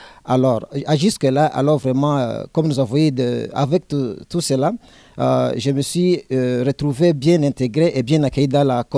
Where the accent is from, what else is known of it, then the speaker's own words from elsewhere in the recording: DR Congo; moved away as an adult; now in Uganda; Je suis Congolais de nature, par nationalité.